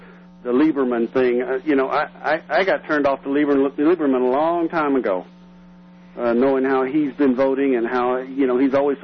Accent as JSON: {"language": "English", "region": "Texas", "country": "United States", "tie": "born or raised there", "said": "I was raised in Texas and spent a lot of time along the Texas border, Laredo and Brownsville and all those places all along south the Texas border"}